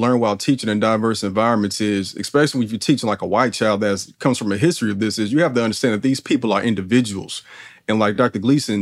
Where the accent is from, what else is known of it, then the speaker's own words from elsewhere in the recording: Jamaica; also born or lived in United States; learning about the history of America, especially with being Jamaican and American myself.